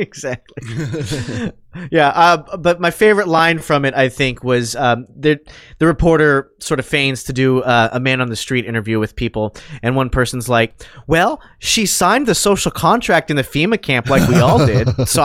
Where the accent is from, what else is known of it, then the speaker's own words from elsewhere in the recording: United States; That's true, yeah. I'm an American.